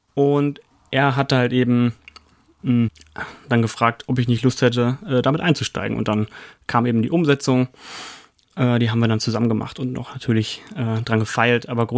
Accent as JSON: {"language": "German", "region": "Lower Saxony", "country": "Germany", "tie": "born or raised there", "said": "ich bin auf dem Hof aufgewachsen, komme ursprünglich aus der Region Göttingen, also aus Niedersachsen."}